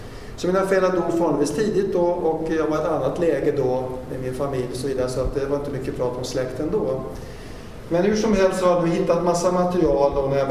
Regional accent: Stockholm County, Sweden; jag var uppvuxen utanför Stockholm där mina föräldrar bodde då.

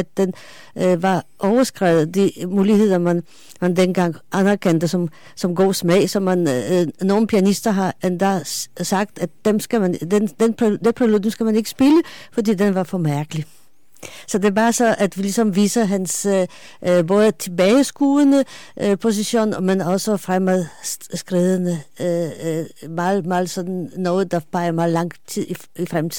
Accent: Kraków, Lesser Poland, Poland; Danish is a second language; now in Denmark; Og desuden er jeg vokset op i Krakow

